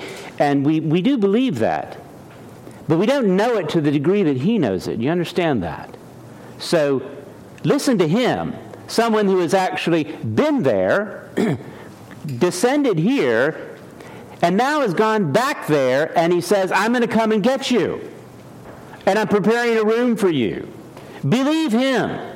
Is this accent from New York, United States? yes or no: no; Washington, District of Columbia, United States; born there; I was told that I was born in Sibley Hospital in Washington, D.C., and shortly thereafter, they tore it down.